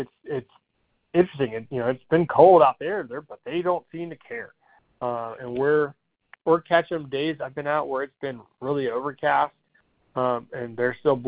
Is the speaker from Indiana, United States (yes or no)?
no; Florida, United States; I'm from Florida, so I call them specks.